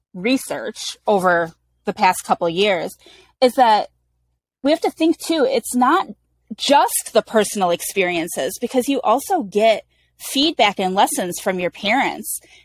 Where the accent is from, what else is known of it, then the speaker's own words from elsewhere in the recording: Phoenix, Arizona, United States; Of course, I'm also from Phoenix, so we have that common bond.